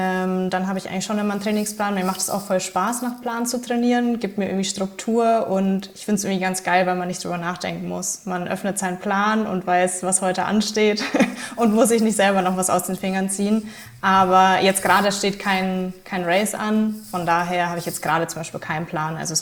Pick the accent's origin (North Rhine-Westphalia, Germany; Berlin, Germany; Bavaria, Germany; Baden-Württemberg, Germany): Bavaria, Germany; Mittenwald; Also ich wohne schön tief in Bayern. Hatten es gerade schon kurz vor der Aufnahme. Ich komme aus Mittenwald, heißt richtig in den Bergen. Bin 30